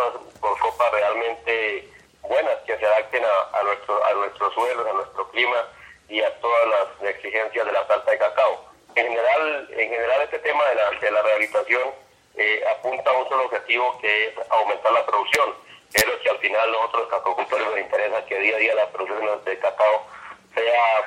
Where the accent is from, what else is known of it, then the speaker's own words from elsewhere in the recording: San Pablo de Borbur, Boyacá, Colombia; yo soy un cocacultor de San Pablo de Borbur